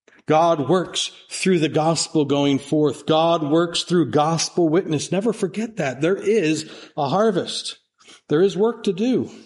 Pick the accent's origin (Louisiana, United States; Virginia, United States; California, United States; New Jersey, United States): New Jersey, United States; I grew up in New Jersey.